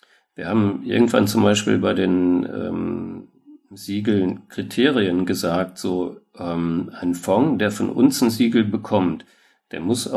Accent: Dortmund, North Rhine-Westphalia, Germany; ich komme aus Dortmund, ist eine Kohlestadt

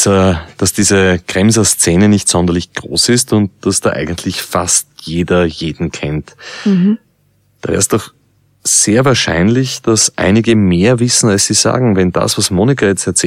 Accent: Vienna, Austria; Als Wiener

